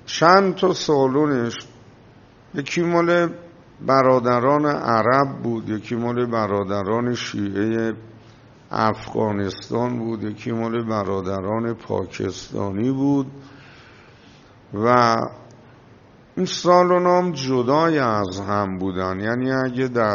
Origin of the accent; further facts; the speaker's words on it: Iran; بهش گفتم من ایرانیم